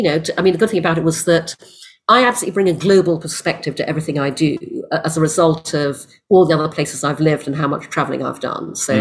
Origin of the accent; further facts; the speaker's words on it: Brunei; also born or lived in United Kingdom; I was born in the UK. I'm half English, half Chinese. My father was English. My mother's Malaysian Chinese. We moved to Brunei when I was six because my father got a job there. I grew up in Brunei